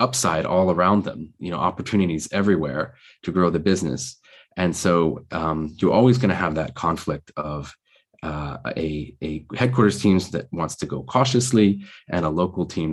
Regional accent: United States; because I can say that I'm an American.

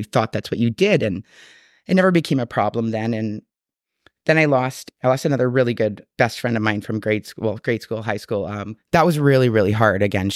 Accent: Thunder Bay, Ontario, Canada; I am 42. I will be 43 this July 10th. I was born here in Thunder Bay, Ontario in 1981 at McKellar Hospital.

